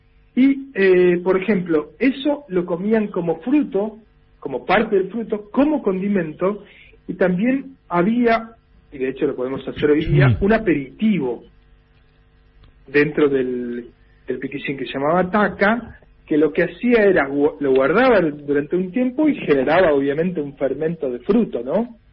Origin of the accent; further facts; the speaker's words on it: Carmen de Patagones, Buenos Aires Province, Argentina; Yo la comí durante toda mi infancia en Patagones, en Carmen de Patagones, ¿verdad?